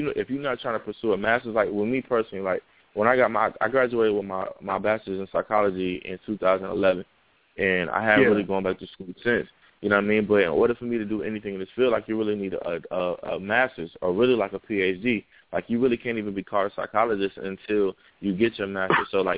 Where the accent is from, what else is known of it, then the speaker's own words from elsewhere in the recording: New York, United States; I mean, not even because I'm from New York, but I mean, it just is what it is. Like, it's country out here.